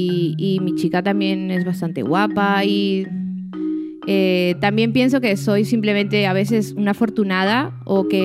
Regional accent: Peru; soy peruana, soy escritora, tengo una hija y un bebé y dos novios, un chico y una chica

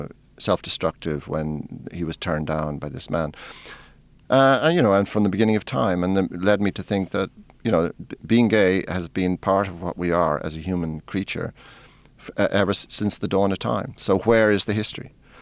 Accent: Ireland; because all that astonished me, you know, as Irish people. Only reading Irish history, sometimes we think we have the copyright on hunger.

